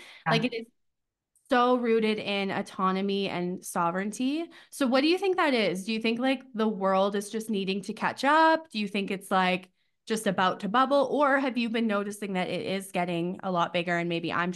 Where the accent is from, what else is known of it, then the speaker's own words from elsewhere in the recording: Canada; every person I have ever met from New Zealand, I'm like, I'm from Canada.